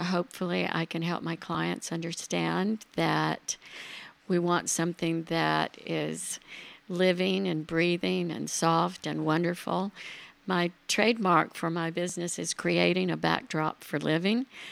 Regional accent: Charlotte, North Carolina, United States; I started in Charlotte, my hometown, after graduating from the University of North Carolina at Chapel Hill

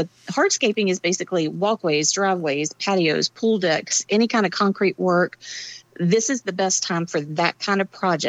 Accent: North Carolina, United States; Well, I am from North Carolina, and so I was in the Piedmont area

